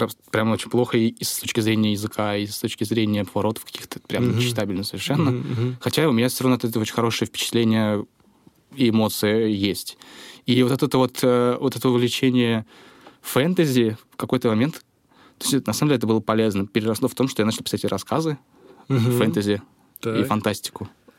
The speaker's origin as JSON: {"language": "Russian", "region": "Moscow", "country": "Russia", "tie": "born or raised there", "said": "я вырос там в Чертаново, да, и... То есть моя семья довольно интеллигентная, то есть папа там программист, мама учитель."}